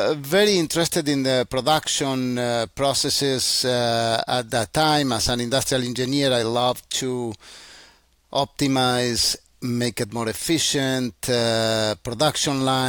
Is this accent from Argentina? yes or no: yes; Argentina; first language Spanish; English is a second language; Still, my mother tongue is Spanish, and all my friends and family is still over there.